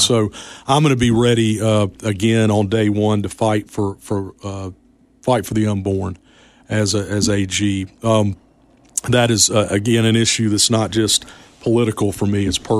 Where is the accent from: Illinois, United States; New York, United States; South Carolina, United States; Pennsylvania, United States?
South Carolina, United States; because I was born and I was raised in South Carolina.